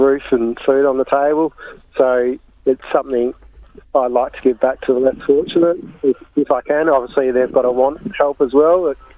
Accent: Bunbury, Western Australia, Australia; Noongar man from southwest Western Australia, growing up in Bunbury.

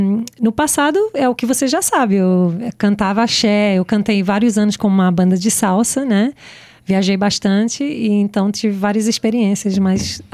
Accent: Australia; also born or lived in Portugal; eu nasci em Portugal, meus pais são portugueses. Uhum. Eu vim pra Austrália novinha, tinha vários amigos brasileiros, aí eu cresci nesse ambiente de mais entre os brasileiros.

